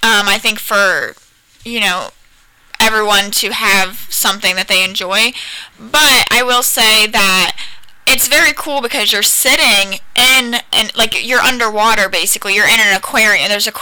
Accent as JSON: {"language": "English", "region": "Alabama", "country": "United States", "said": "Well, I'm from Alabama, so."}